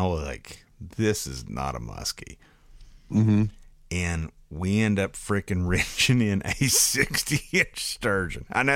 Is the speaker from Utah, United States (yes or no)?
no; West Virginia, United States; from West by God, Virginia.